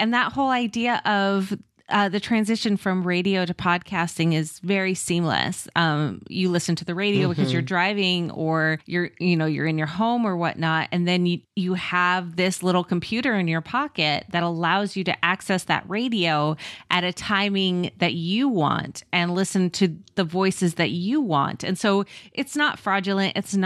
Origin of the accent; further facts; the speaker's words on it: United States; I'm a... silly American, and not only that, I'm a Pacific Northwest American